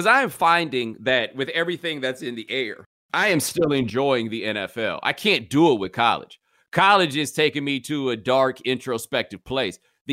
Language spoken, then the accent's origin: English; Texas, United States; and I am not originally from Texas, right? Mm-hmm. Like I grew up in Texas, but we moved there when I was 7.